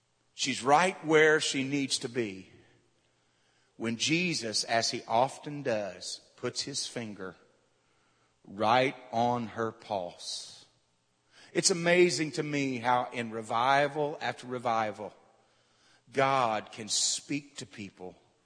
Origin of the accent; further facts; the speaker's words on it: Corwin, Ohio, United States; I grew up just outside of Waynesville, Ohio.